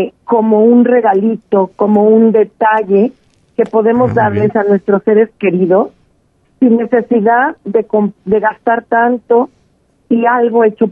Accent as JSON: {"language": "Spanish", "region": "Mexico City", "country": "Mexico", "said": "como tú sabes, yo soy de la Ciudad de México."}